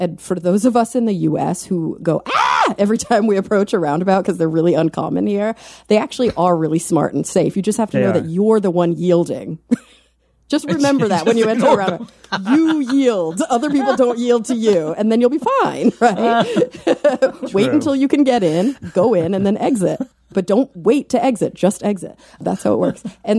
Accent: Texas, United States; Like growing up in Texas, you would take 35 or 75.

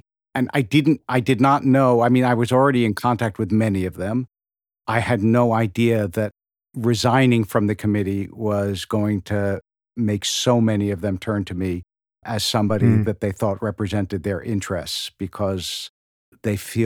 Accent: Philadelphia, Pennsylvania, United States; I grew up in Philadelphia. I didn't grow up in Tehran.

